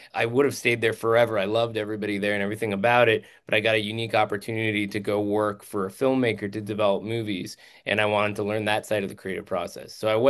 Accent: Seattle, Washington, United States; Yeah, third generation Texan with half my family's from Colombia. And I grew up in Seattle, Washington.

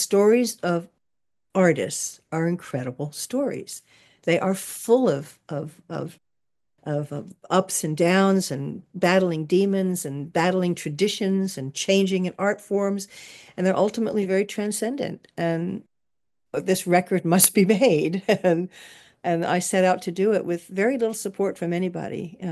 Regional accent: New York, United States; born there; I was actually born in New York after the war.

